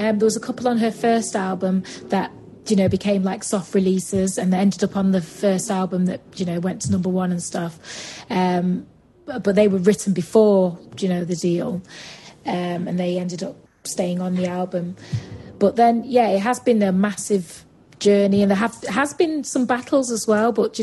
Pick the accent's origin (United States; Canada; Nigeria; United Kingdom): United Kingdom; But then UK is obviously being my hometown and stuff.